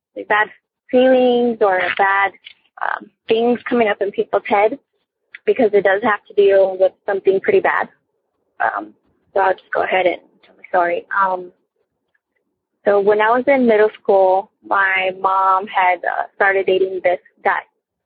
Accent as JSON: {"language": "English", "town": "San Antonio", "region": "Texas", "country": "United States", "said": "I'm from San Antonio, Texas."}